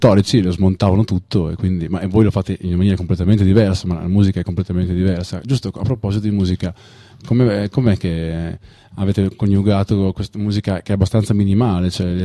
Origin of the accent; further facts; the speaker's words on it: Emilia-Romagna, Italy; che io colgo perché sono emiliano anch'io